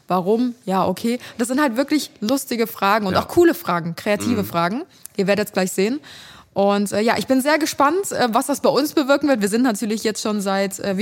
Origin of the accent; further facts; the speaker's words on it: Cologne, North Rhine-Westphalia, Germany; Und wenn man halt nicht aus Köln kommt, gibt es so ein paar bekannte Seen, wo man dann vielleicht mal hingehen würde.